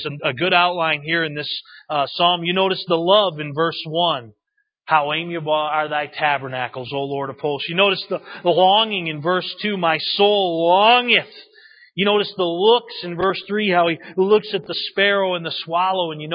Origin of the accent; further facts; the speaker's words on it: New England, United States; By the way, I'm from New England.